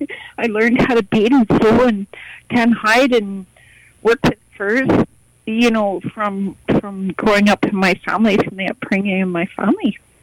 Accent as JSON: {"language": "English", "town": "Lake of Two Mountains", "region": "Ontario", "country": "Canada", "tie": "born or raised there", "said": "I grew up in Ontario. I'm originally from Lake of Two Mountains, which is by the Genesitage Reserve in Ontario. So I'm from the Iroquois Confederacy. I'm Mohawk. My mom was Mohawk. My grandma was Mohawk."}